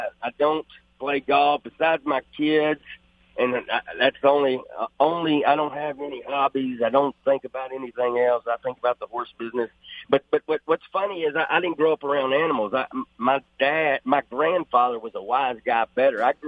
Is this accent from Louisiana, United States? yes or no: yes; Louisiana, United States; also born or lived in Arkansas / Kentucky; just growing up in Louisiana, having a small farm in Arkansas, moving up to Kentucky